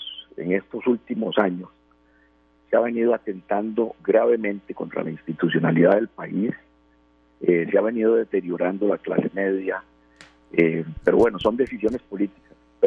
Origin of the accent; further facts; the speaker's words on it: Costa Rica; Yo soy costarricense